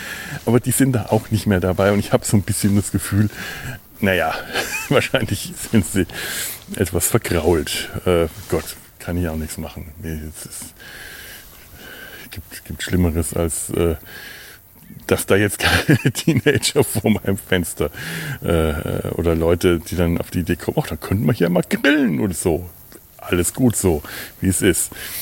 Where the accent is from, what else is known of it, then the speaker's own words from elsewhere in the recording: Werneck, Bavaria, Germany; Aber es war eine der großen Fantasien meiner Kindheit hier in Werneck, die Straßen durch tiefe, bodenlose Schluchten zu ersetzen.